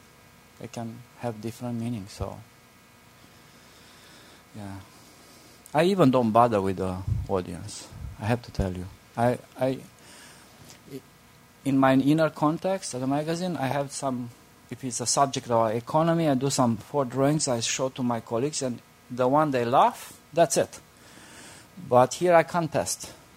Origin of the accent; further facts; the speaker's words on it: Sibiu, Sibiu County, Romania; also born or lived in Iași / Oradea; now in Bucharest, Romania; I'm not from Bucharest. I'm from a city in Transylvania called Hermannstadt, Sibiu. And this is a half German city. Then I did my study in the east part in Iași, and I got a job in the west part in Oradea. And now I'm in Bucharest, in the capital.